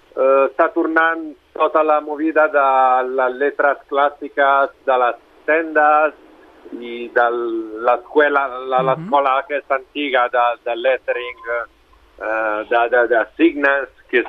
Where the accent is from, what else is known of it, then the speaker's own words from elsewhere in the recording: Italy; Catalan is a second language; Sí, som dos artistes italians